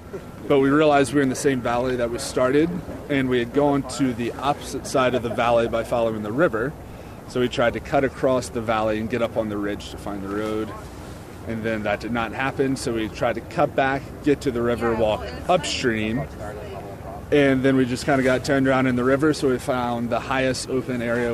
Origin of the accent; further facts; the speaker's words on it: Skagway, Alaska, United States; I'm from Skagway.